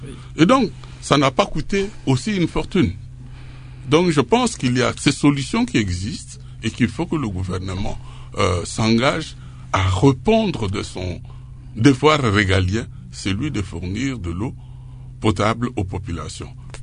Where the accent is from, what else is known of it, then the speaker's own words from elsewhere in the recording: DR Congo; puisque nous sommes essentiellement du Congolais